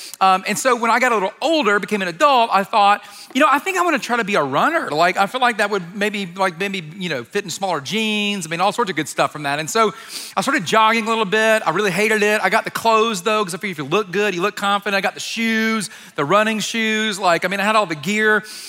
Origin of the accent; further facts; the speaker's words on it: Georgia, United States; I grew up in Georgia.